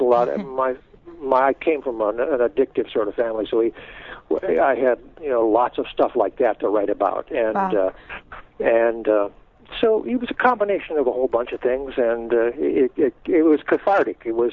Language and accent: English; Michigan, United States; also born or lived in New York; Well, I came from Michigan, and then I spent 10 years in New York being an actor or being a night clerk and being an actor